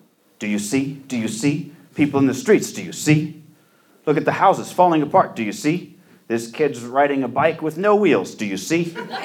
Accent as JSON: {"language": "English", "town": "Phoenix", "region": "Arizona", "country": "United States", "tie": "born or raised there", "said": "I was raised in Phoenix. Van Buren is the worst street in all of Phoenix."}